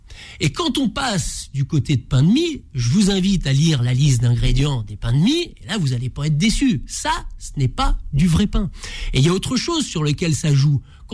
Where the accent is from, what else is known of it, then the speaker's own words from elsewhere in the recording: Normandy, France; parce que je suis normand et j'y tiens